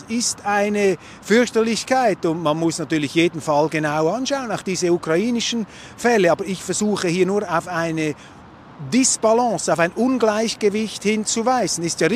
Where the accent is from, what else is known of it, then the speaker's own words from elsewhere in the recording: Switzerland; Als Schweizer haben wir nur Partei zu ergreifen für die Schweiz.